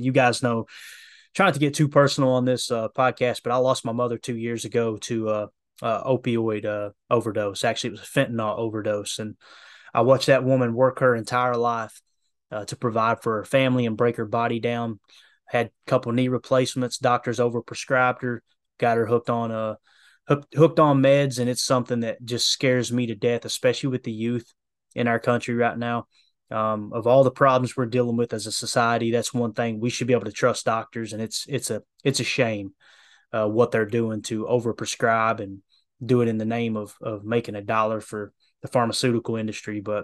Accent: Kentucky, United States; You guys know I'm from Harlan County, Kentucky. And obviously, there's a couple of counties that border there with Letcher and Perry.

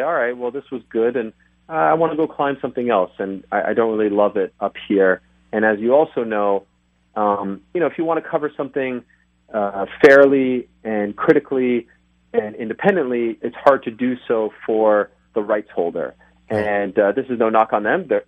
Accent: Montreal, Quebec, Canada; I grew up in Montreal

